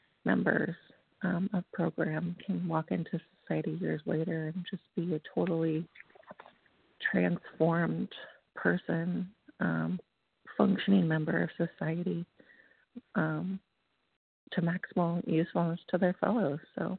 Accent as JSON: {"language": "English", "town": "San Diego", "region": "California", "country": "United States", "said": "from San Diego, California, and exhausted."}